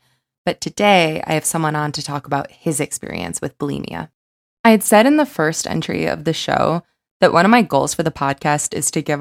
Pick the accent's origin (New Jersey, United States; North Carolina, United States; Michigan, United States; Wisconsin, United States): Michigan, United States; I am also from Michigan originally, so I feel like by default, I'm a Tigers fan.